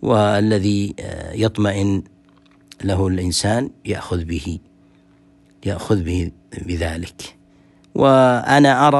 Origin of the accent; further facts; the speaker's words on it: Saudi Arabia; عندنا هنا في بلادنا المملكة العربية السعودية